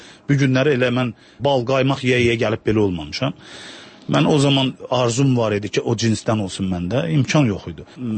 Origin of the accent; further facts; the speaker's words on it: Ganja, Azerbaijan; Sözsüz, mən fəxr eləyirəm birincisi Azərbaycanlıyam, ikincisi də fəxr eləyirəm ki, mən Gəncəliyəm. Çünki Gəncə Azərbaycanın ikinci böyük şəhəridir